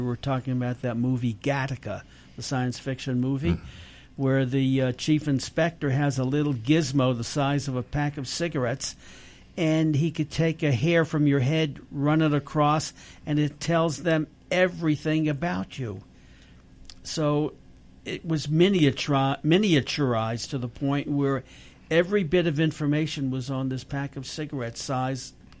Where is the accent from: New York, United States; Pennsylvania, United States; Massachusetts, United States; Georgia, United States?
New York, United States; Brooklyn; And I think back where I grew up in Brooklyn, we had cockroaches as big as chihuahuas.